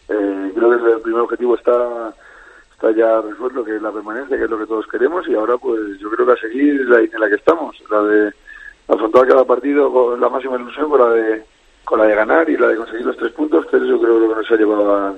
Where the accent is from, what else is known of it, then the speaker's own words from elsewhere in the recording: Tres Cantos, Community of Madrid, Spain; now in Madrid, Spain; Sí, de ahí soy yo.